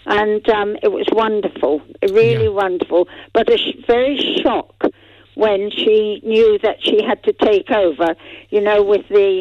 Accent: England, United Kingdom; I'm English. I was born in England.

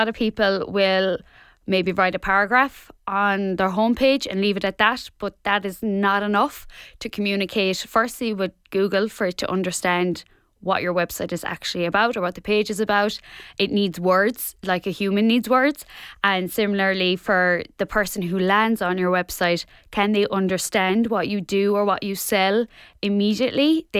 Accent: Ballyhaig, County Kerry, Ireland; now in Tralee, Ireland; I am from Ballyhaig, but I'm living in Tralee now.

